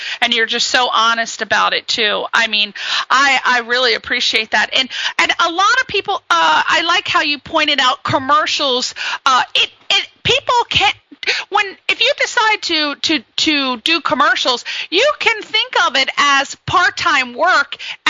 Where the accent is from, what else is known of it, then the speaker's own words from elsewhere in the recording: East Coast, United States; Like, I'm from the East Coast. It's a very tight-knit place.